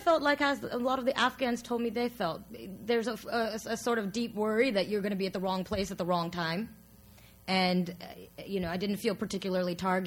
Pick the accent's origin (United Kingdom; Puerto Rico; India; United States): India; my sort of background, ethnic background, helps because I'm from India